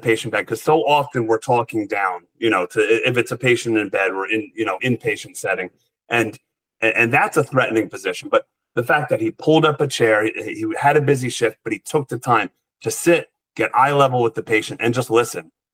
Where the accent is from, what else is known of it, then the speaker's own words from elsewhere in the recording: New Jersey, United States; also born or lived in Bay Area, United States; I grew up in New Jersey. I live in New Jersey now, and I love the sunrise over the water. But my wife and I lived in the Bay Area in California for 3 years